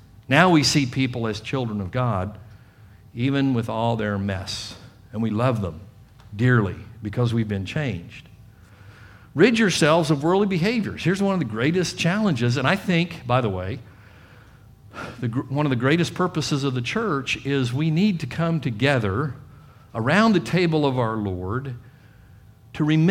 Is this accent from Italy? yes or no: yes; Italy; first language Italian; English is a second language; That's home for me because I was born and raised there. Italian is really my first language.